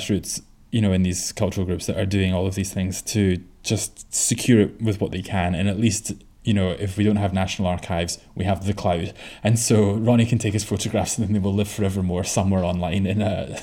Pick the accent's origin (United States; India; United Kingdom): United Kingdom; certainly as a Brit